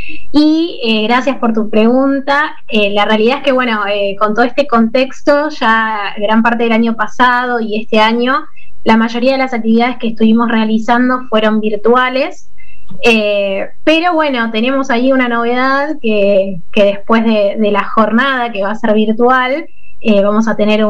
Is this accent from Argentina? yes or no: yes; San Antonio de Areco, Buenos Aires Province, Argentina; de San Antonio de Areco, contadora pública, y también soy de San Antonio de Areco, estoy en San Antonio de Areco.